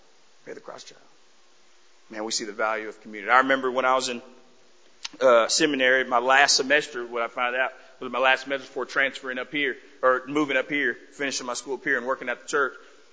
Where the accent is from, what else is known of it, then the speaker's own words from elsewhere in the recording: Dallas, Texas, United States; also born or lived in Louisiana; I'm from Dallas, lived in, you know, Louisiana, you know, hey, Tennessee was a little too far north.